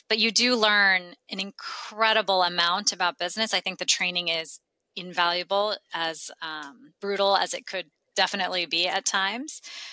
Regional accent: Los Angeles, California, United States; born there; also born or lived in Middle East; Yeah, I was born in Los Angeles, but then my father was an engineer in the oil industry. And so we then went to the Middle East. We lived there for several years and then came back to California, where I finished off middle school.

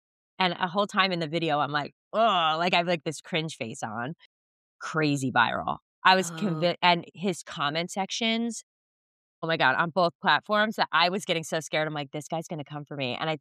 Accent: New Jersey, United States; Because I'm from New Jersey, right? So I'm like, he's country to me.

